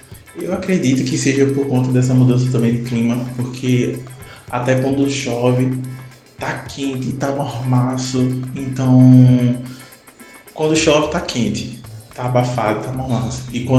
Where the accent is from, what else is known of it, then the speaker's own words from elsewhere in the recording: Olinda, Pernambuco, Brazil; sou de Rio Doce, Olinda.